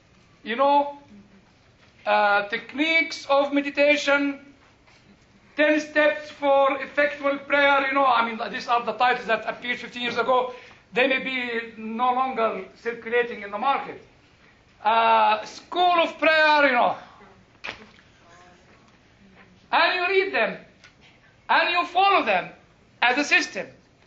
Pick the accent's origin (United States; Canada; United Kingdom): United Kingdom; I took my British passport and said, look, I'm British.